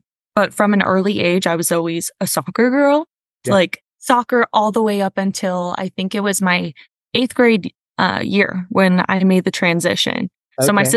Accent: Henderson, Nevada, United States; also born or lived in Las Vegas; So I was born here in Las Vegas and then was born and raised in Henderson, Nevada, all the way up until I went to Cal Poly and then ended up moving back. So, you know, a Las Vegas native

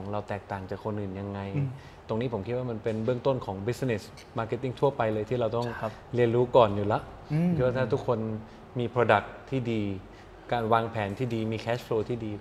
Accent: Bangkok, Thailand; now in Pattaya, Thailand; 8ปีแล้วโตมาที่กรุงเทพโตที่กรุงเทพ

